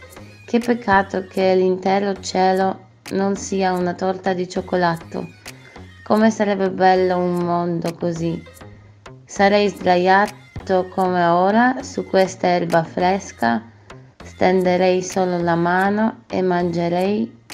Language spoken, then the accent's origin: Italian; Poland; Italian is a second language; now in Padua, Italy; vengo dalla Polonia, ma dal più o meno ottobre vivo a Padova.